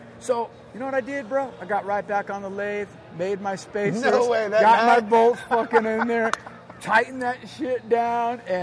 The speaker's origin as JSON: {"language": "English", "town": "Lake Tahoe", "region": "California", "country": "United States", "tie": "born or raised there", "said": "I grew up in Lake Tahoe, California. My dad was a mechanic. Fireman. I loved music."}